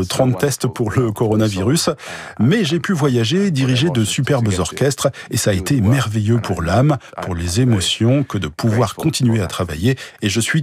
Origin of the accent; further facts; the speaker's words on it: Finland; c'est d'ailleurs un concert chez moi, en Finlande.